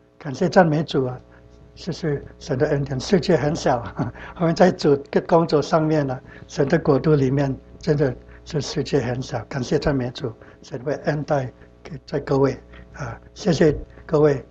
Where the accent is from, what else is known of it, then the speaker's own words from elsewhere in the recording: Philippines; moved away as an adult; now in Dallas, United States; 1983年来，我们从菲律宾来 Dallas。